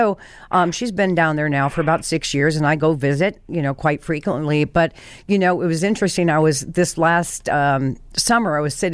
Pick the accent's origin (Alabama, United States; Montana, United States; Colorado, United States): Colorado, United States; but I'm from Colorado and my sister still lives there and I also go there quite frequently.